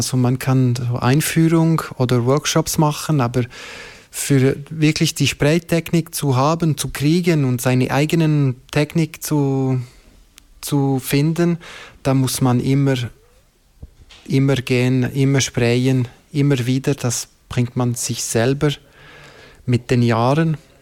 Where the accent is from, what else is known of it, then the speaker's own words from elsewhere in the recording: Montreux, Vaud, Switzerland; now in Bern, Switzerland; Ich komme ursprünglich aus Montreux, aus Waadtland. Ich bin dort aufgewachsen. Und dort habe ich angefangen zu sprayen. Und seit 10 Jahren bin ich hier auf Berner Region angekommen